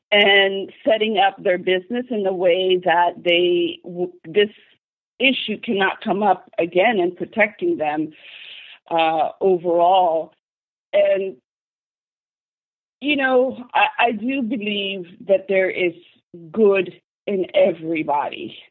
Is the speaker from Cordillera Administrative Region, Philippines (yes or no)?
no; Manila, Metro Manila, Philippines; now in Los Angeles, United States; I was born in the Philippines, and our economic reality was dire, and we, like many people, came to this country to get a better life. And I went from, you know, Manila slums to inner city Los Angeles